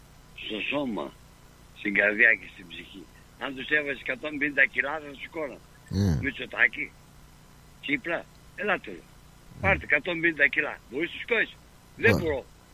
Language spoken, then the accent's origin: Greek; Greece; αγαπάω την πατρίδα μου, αγαπάω την Ελλάδα μου